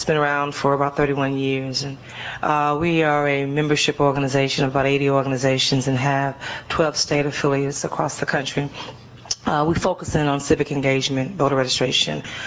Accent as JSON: {"language": "English", "region": "Florida", "country": "United States", "tie": "born or raised there", "said": "the Florida debacle, my home state. I'm a native Floridian"}